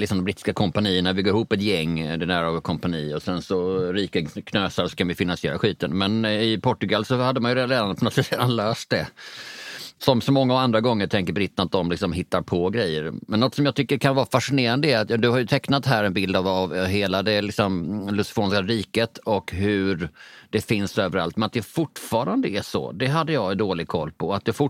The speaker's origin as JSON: {"language": "Swedish", "region": "Skåne", "country": "Sweden", "tie": "born or raised there", "said": "jag är från Bjärhalvön, så jag har vuxit upp med liksom Köpenhamn som någon slags naturlig gravitationspunkt."}